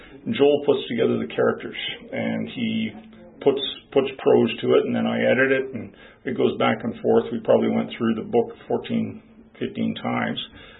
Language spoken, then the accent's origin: English; Canada; The fact that he's an American, I'm a Canadian, adds a bit of flavor